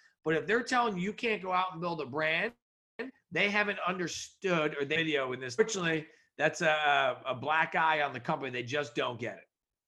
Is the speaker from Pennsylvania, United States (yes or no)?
no; New York, United States; I was going to say you didn't know I was from New York, but most do, because I'm up there all the time.